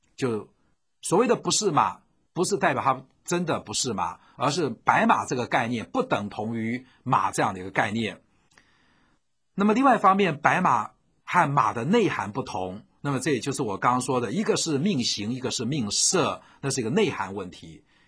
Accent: China; 那只是我们中国人在讲概念的时候

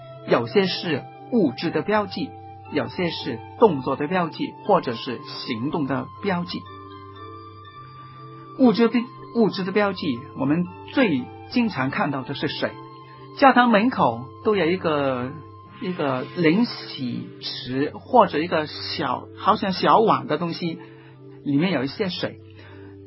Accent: Guangdong, China; 好像油能够我们广东人也用百花油

